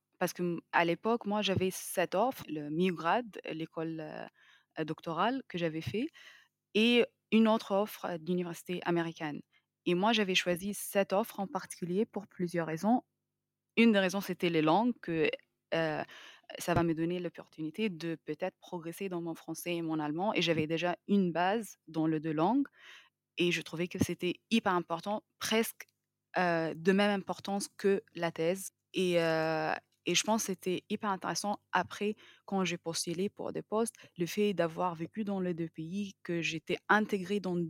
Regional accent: Cairo, Cairo Governorate, Egypt; born there; French is a second language; Moi, je suis née au Caire et j'ai fait mes études en pharmacie en Égypte.

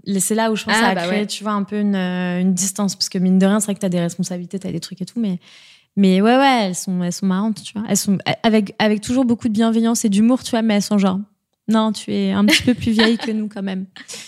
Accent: Enghien-les-Bains, Île-de-France, France; C'est-à-dire, je venais d'Enghien-les-Bains. Enghien, franchement, c'est une banlieue chic, hein, c'est pas le...

